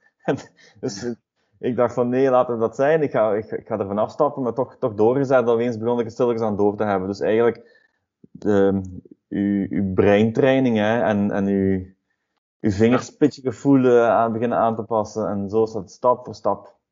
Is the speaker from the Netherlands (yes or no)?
no; Bilzen, Flanders, Belgium; Ik kom uit Bilzen, Limburg. Dat zullen jullie allemaal wel horen.